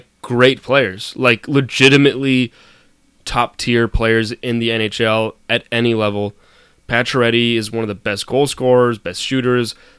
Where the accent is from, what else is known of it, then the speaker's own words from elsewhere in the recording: Canada; at least for me, as a Canadian.